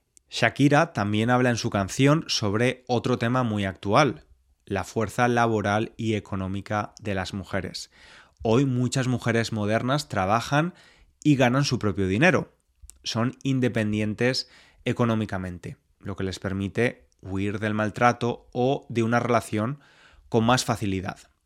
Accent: Spain; born there; Yo soy católico porque nací en España, en una familia de tradición católica. Sin embargo, no soy practicante.

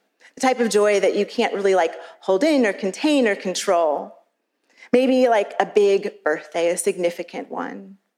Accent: St. Louis, Missouri, United States; But I grew up in St. Louis.

